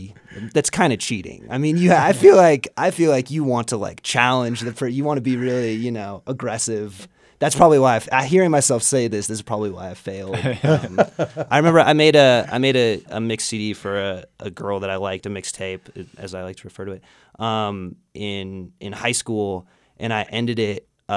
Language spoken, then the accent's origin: English; Stanwood, Washington, United States; they just drove around Stanwood, which is my hometown, and smoked weed and were just kind of useless.